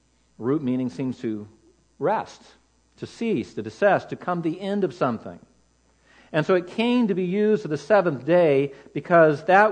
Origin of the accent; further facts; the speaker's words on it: Los Angeles, California, United States; I know growing up in Los Angeles, there were sections where Jewish people congregated if there was a good synagogue there